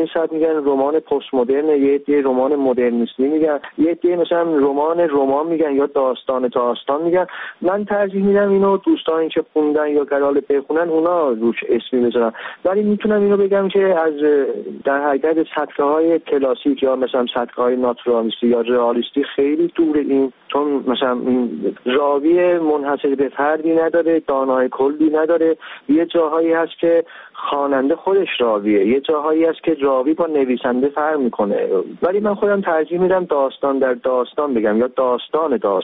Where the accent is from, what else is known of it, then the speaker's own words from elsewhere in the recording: Iran; من ایرانی هستم